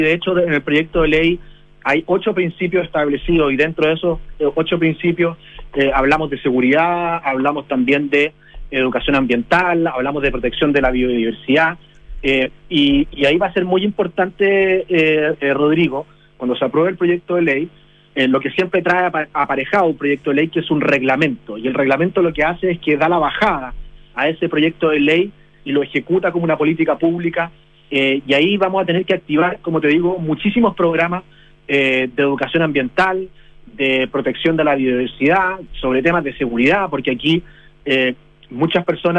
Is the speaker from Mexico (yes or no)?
no; Chile; lo que nos identifica como chilenos